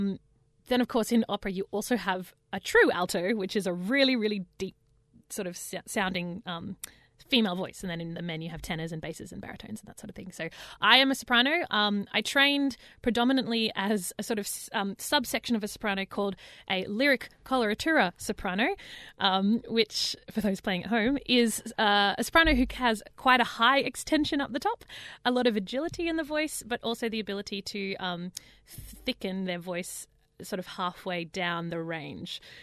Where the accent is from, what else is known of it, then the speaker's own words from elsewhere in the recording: Parkes, New South Wales, Australia; So I grew up on a farm, a really big farm out in Parkes, which is central west New South Wales. It's about 6 hours from Sydney. And I grew up on the farm.